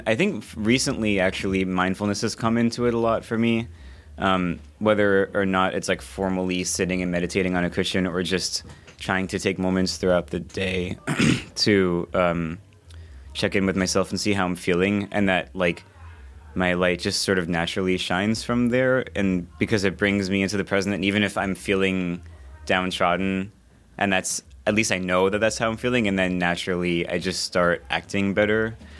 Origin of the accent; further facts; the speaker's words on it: New York City, New York, United States; I am from New York City.